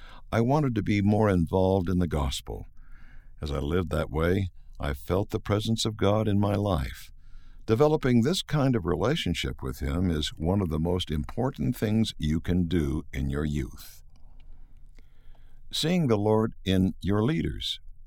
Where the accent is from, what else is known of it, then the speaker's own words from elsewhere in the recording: Taranto, Apulia, Italy; I was living in my hometown of Taranto, Italy.